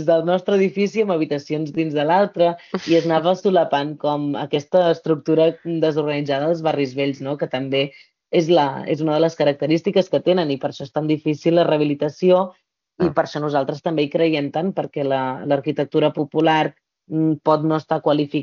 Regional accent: Berga, Catalonia, Spain; També som del Llobregat, però més amunt, no? Aquí a Berga

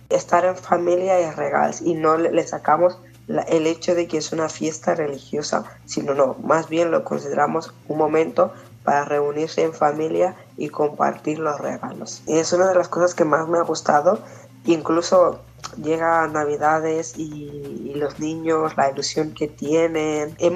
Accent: Senegal; Catalan is a second language; now in Spain; soc del Senegal. Per mi el Nadal és reunió amb la família.

